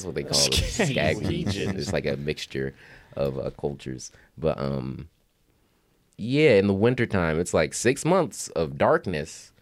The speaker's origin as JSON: {"language": "English", "country": "United States", "said": "and like I've been an American this whole time."}